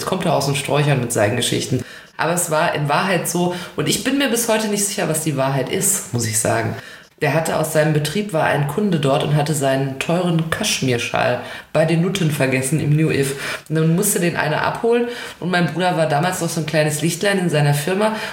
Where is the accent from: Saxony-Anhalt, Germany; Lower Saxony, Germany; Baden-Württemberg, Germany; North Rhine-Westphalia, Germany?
North Rhine-Westphalia, Germany; Ich komme aus dem Ruhrgebiet